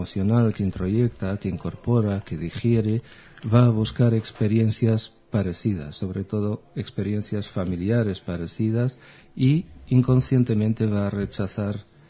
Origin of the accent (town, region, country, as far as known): Israel; born or raised there; accent: strange mix; moved away as an adult; also born or lived in Lisbon, Portugal; now in Madrid, Spain